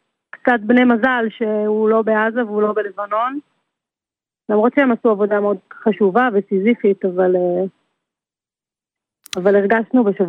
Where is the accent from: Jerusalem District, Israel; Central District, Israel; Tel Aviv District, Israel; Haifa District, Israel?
Haifa District, Israel; Haifa; גדלנו בחיפה, להורים מדרום אמריקה